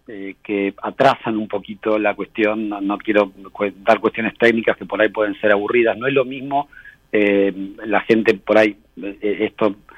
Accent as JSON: {"language": "Spanish", "town": "La Plata", "region": "Buenos Aires Province", "country": "Argentina", "said": "nosotros somos de La Plata"}